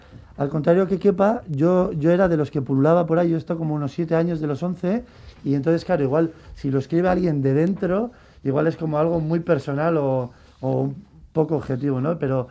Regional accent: Bilbao, Basque Country, Spain; nosotros somos de Bilbao la Vieja

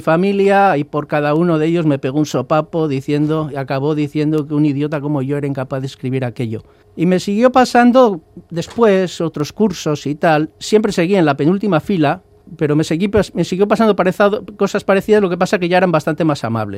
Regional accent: Basauri, Basque Country, Spain; ya tengo una edad, como has dicho, yo soy de Basauri, fui a la escuela franquista

